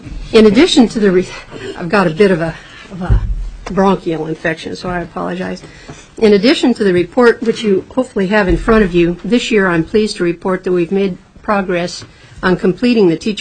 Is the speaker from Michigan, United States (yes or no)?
no; Kodiak, Alaska, United States; I'm from Kodiak. I've lived there over 40 years now.